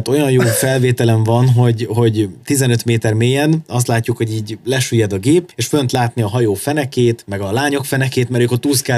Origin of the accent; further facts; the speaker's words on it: Hungary; megpróbálta megtippelni, hogy románok vagyunk, vagy szerbek, és mondtuk, hogy magyarok